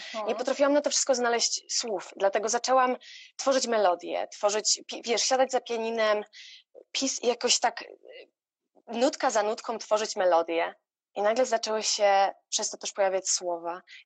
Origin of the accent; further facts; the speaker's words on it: Pszczyna, Silesian Voivodeship, Poland; moved away as an adult; now in London, United Kingdom; I jako, że pochodzę z małej mieścinki, która się nazywa Pszczyna w południowej w Polsce, byłam tam dość rozpoznawalnym dzieciakiem.